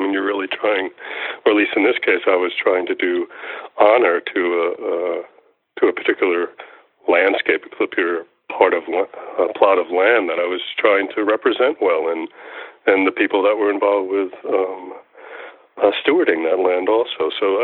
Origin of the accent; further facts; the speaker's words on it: Brooklyn, New York, United States; I was from Brooklyn or suburbia at most, and then coming out into the heart of the corn